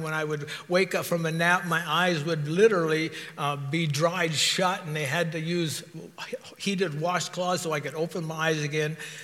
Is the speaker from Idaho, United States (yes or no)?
yes; Idaho, United States; also born or lived in California; So my parents were born and bred in Idaho, and so I came back to Idaho after 6 months. But anyway, I still have that California birth certificate.